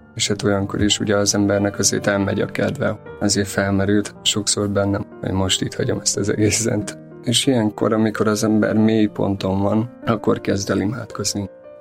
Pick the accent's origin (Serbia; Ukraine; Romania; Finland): Ukraine; Zakarpattia Oblast; now in Hungary; menjek el vissza Kárpátaljára, szülőföldemre, vagy pedig maradjak itt Magyarországon